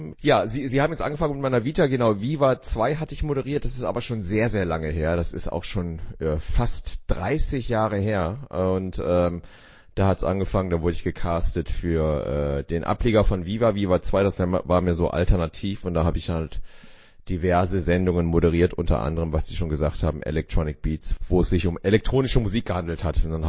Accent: South Korea; now in Germany; Und ich erzähle natürlich viel von Culture-Clash-Geschichten, die ich so als Koreaner in Deutschland erlebt habe.

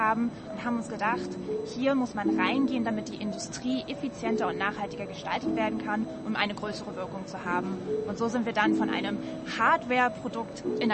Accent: Rostock, Mecklenburg-Vorpommern, Germany; ich bin die Mitgründerin und Geschäftsführerin von Noka Mobility. Ich komme aus Deutschland, aus Rostock

